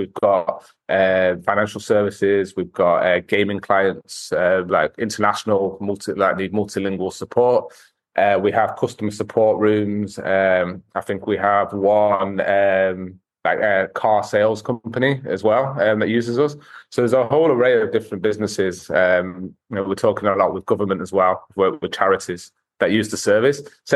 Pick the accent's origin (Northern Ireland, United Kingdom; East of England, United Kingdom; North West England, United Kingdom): North West England, United Kingdom; Manchester; I grew up in Manchester, in England